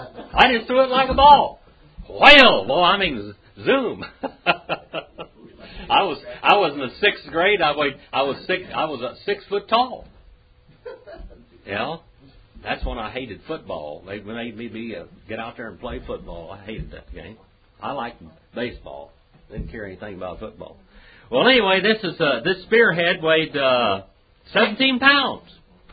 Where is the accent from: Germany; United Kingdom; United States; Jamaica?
United States; Nevada; also born or lived in California; I came from Nevada up there. Well, up in Nevada, you know, I grew up in Nevada quite a bit of time. And when I came back to California